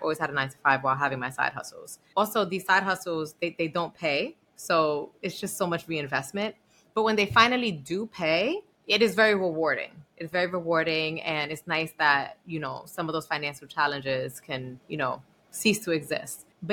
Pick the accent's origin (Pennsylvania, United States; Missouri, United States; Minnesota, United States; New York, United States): New York, United States; Bronx; You know, I'm like from the Bronx, and I went to Barnard, got a really good corporate America high paying job.